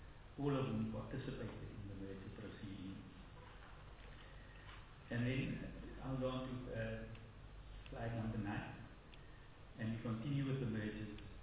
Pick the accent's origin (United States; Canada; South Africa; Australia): South Africa; Claremont, Western Cape; a few meters from where I grew up in Claremont.